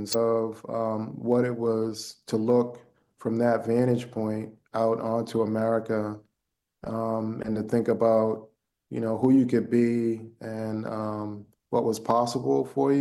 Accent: Cambridge, Massachusetts, United States; growing up in Cambridge, you know, there was a community of Black families

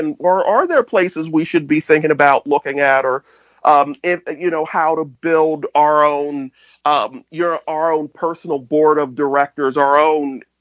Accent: Pittsburgh, Pennsylvania, United States; I come from Pittsburgh. The Pulitzer Prize winning playwright August Wilson wrote all his plays about my neighborhood that I grew up

